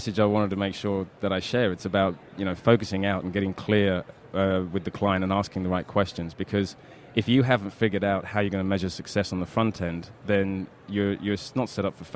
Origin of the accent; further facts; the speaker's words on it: New Jersey, United States; So I'm originally from Jersey.